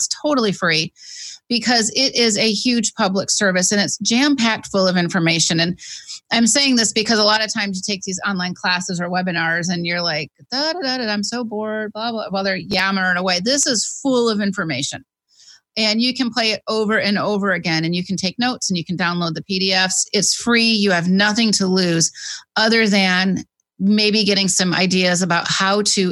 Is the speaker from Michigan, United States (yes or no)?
yes; Dowagiac, Michigan, United States; I know that in my hometown of Dowagiac, there was a couple of families, I believe, that had gone on that Titanic.